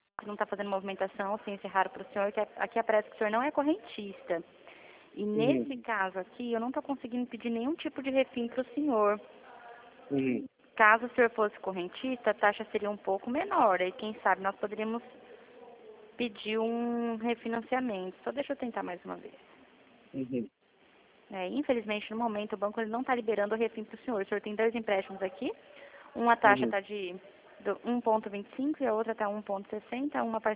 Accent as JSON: {"language": "Portuguese", "town": "Dourados", "region": "Mato Grosso do Sul", "country": "Brazil", "said": "eu sou de Dourados"}